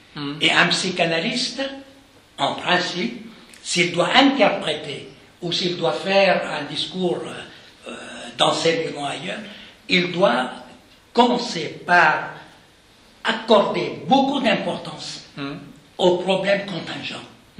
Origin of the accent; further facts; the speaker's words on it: Lebanon; Je ne vais pas commencer à faire des lapsus parce que je suis libanais.